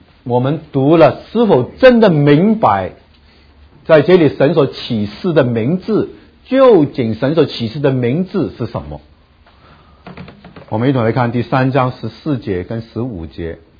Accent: China; 我们中国人学希伯来文写很容易，因为我们很会写象形文字啊。

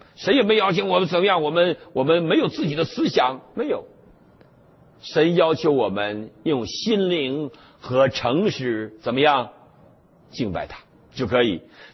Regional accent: China; 所以我们中国人一想到约，我们就很痛恨这些约

